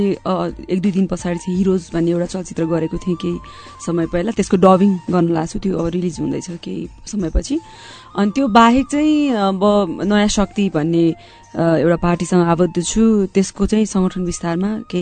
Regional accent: Bagmati, Nepal; so अहिले पनि सिन्धुपाल्चोकमाथि डाँडा काँडामै हुर्किएँ म झन्डै 6-7 वर्ष नै झन्डै अब 2 वर्ष 2.5 वर्षदेखि झन्डै 10 वर्षको उमेरसम्म नै म त्यहाँ बसेँ

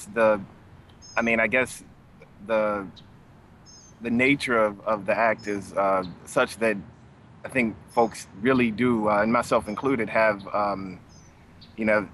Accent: Illinois, United States; No, I'm actually from Illinois. I'm a student at Clemson.

